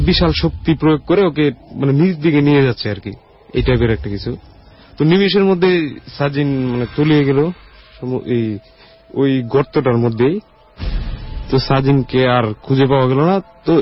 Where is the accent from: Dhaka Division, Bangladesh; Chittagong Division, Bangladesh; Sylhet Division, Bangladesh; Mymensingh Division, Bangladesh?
Mymensingh Division, Bangladesh; Durgapur; নেত্রকোনার দুর্গাপুর থেকে এসেছি।